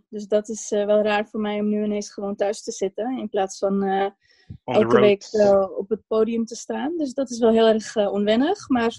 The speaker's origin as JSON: {"language": "Dutch", "town": "Amsterdam", "region": "North Holland", "country": "Netherlands", "said": "En ik kom uit Amsterdam, als mensen dat ook nog niet wisten. En ik ben Hindoestaans."}